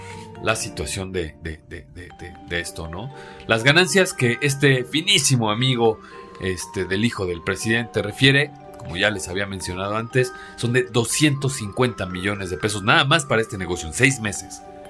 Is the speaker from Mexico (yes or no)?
yes; Mexico; O sea, nosotros no, como mexicanos, no podemos tener acceso a la información